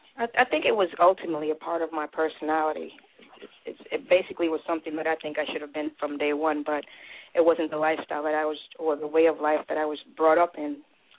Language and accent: English; Brooklyn, New York, United States; born there; also born or lived in California; Born in Brooklyn. I lived part of my life in California.